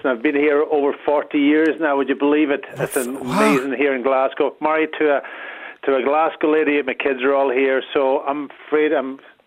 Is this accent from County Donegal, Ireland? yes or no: yes; County Donegal, Ireland; I grew up in Donegal and we had this sort of kind of an open house in Donegal. My mum and dad, they had bed and breakfast. We were right on the sea there.